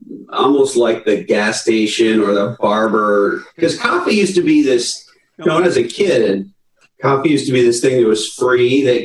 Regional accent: Canada; I grew up in Canada.

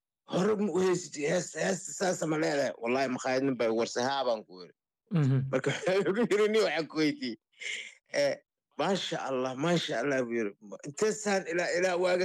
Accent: Mogadishu, Banaadir, Somalia; born or raised there

